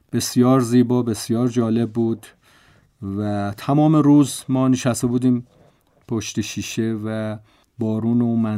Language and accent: Persian; Iran; وقتی شنیده بودن که ما از ایران هستیم